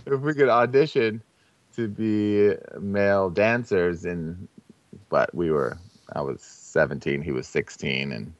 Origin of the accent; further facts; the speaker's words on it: Willingboro, New Jersey, United States; Well, I'm from New Jersey. Okay. I grew up in South Jersey in Willingboro. It's a suburb near Philadelphia, right over the bridge.